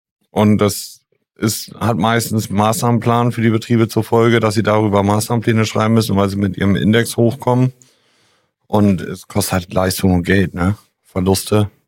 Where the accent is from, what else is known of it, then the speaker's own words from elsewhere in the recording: Northern Germany, Germany; als Norddeutscher